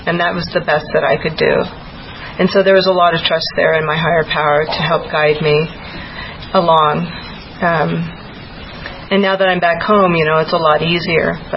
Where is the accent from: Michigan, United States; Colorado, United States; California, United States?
Colorado, United States; Longmont; I'm from Longmont